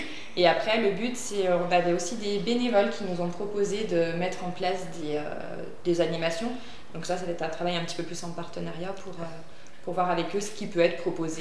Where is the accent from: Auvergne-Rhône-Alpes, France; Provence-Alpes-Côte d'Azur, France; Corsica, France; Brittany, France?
Auvergne-Rhône-Alpes, France; Merle-Leignec; Alors moi je viens de Merle. Juste à côté d'Apinac.